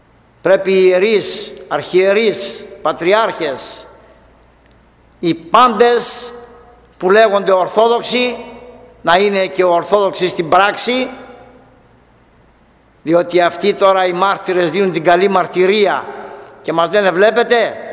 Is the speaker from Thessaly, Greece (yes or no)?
no; Chios, North Aegean, Greece; Είμαι Χιώτης και ξέρω πολύ καλά τι έγινε στη Χίο, στο νησί μας.